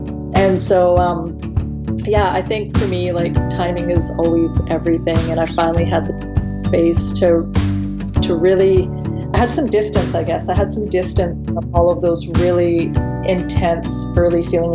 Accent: British Columbia, Canada; I grew up in the Okanagan.

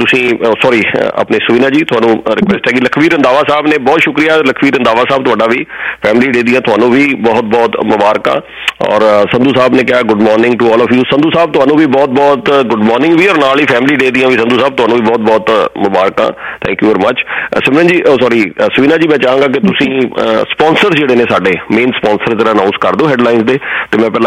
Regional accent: Jalandhar, Punjab, India; ਮੈਂ ਤੇ ਉੱਥੋਂ ਜਲੰਧਰ ਤੋਂ ਹਾਂ, ਸਾਡੇ ਨਾਲ ਜਿਹੜੇ ਪਿੰਡ ਨੇ ਹੁਣ ਮਿੱਠਾਪੁਰ ਬਿਲਕੁਲ ਸਾਡੇ ਨਾਲ ਜਿੱਥੇ ਮੈਂ ਰਹਿੰਦਾ ਸੀਗਾ, ਅਰਬਨ ਸਟੇਟ

